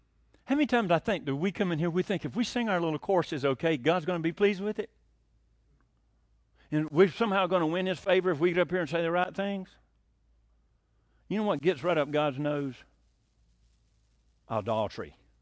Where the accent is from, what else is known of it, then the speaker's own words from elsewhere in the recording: Bible Belt, United States; You know, I came from the Bible Belt. Everybody knew who Jesus was.